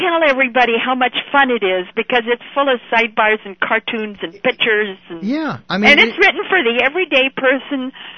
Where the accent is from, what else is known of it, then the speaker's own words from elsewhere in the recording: Twin Falls, Idaho, United States; I come from Twin Falls, Idaho. I'm a Westerner by birth. So we would go in the dime stores in Twin Falls, Idaho.